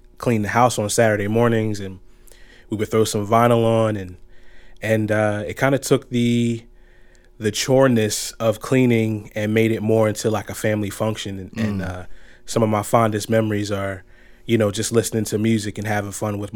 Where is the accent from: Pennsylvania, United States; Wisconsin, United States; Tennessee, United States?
Pennsylvania, United States; Philadelphia; I'm from Philadelphia